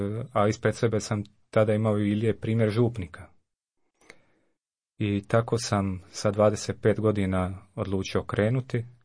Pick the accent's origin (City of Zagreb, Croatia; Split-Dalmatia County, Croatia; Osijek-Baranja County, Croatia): Split-Dalmatia County, Croatia; Kućine; I rodom sam iz mjesta Kućine, to je jedno manje mjesto pored Splita, oko 1000 stanovnika ima.